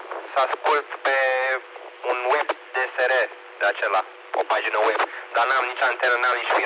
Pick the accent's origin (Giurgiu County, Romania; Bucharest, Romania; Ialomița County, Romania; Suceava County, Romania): Bucharest, Romania; sunt nou venit în zonă. Am crescut în București, prin diverse cartiere, dar am reușit acum să ridic aici o casă și acum sunt de-a locului. Da, e o zonă frumoasă, zonă liniștită